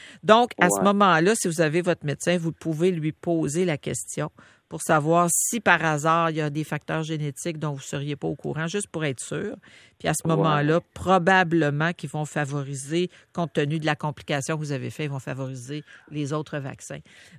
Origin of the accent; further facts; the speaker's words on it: Beauharnois, Quebec, Canada; moi, je suis native de Beauharnois.